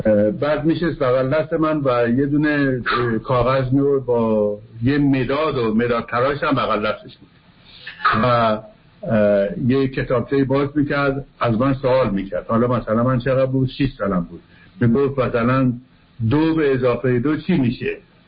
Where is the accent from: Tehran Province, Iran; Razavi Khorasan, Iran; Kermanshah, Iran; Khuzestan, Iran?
Tehran Province, Iran; Tehran; born there; من توی پاچنار تهران به دنیا آمدم و تمام فامیلام توی بازار بودن و آخر بار خونه ما اونجا بود